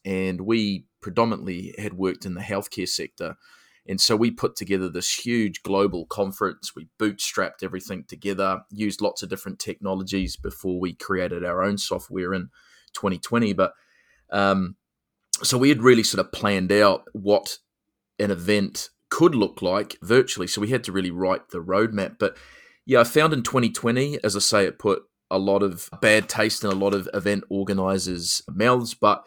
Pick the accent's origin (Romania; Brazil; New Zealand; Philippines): New Zealand; also born or lived in United Kingdom / United States; I'm a New Zealander, but I have lived overseas in the UK and the US for 20 years.